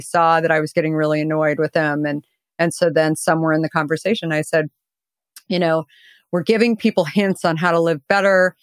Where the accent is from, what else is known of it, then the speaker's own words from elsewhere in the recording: Arizona, United States; I grew up in Arizona.